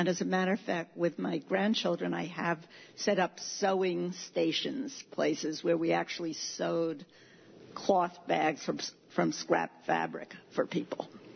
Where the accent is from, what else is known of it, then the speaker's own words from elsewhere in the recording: Ithaca, New York, United States; from the City of Ithaca